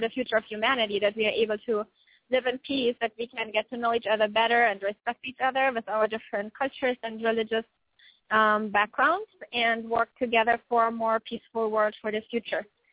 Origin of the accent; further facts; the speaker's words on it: Germany; now in Chicago, United States; I am from Germany. I've lived in Chicago for the past 6 years. I am Catholic.